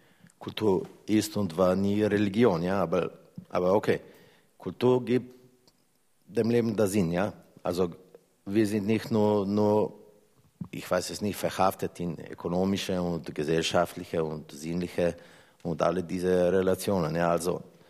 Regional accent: Slovenia; German is a second language; Und ich als Slowene werde sagen auch Kosovo.

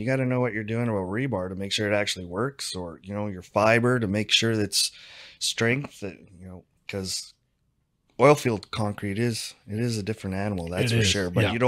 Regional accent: Alberta, Canada; And I'll always be thankful for that, because I'm from Alberta.

